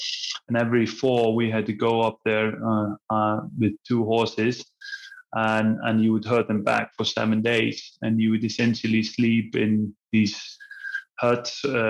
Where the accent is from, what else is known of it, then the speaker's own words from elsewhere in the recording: Iceland; I'm born and raised in Iceland.